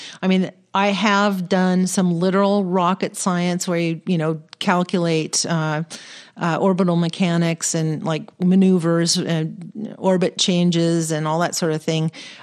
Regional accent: Pacific Northwest, United States; But while I was growing up in the Pacific Northwest, my dad had a telescope

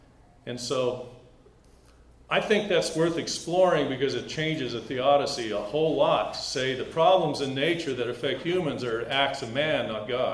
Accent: India; also born or lived in East Africa; and I grew up in India and East Africa

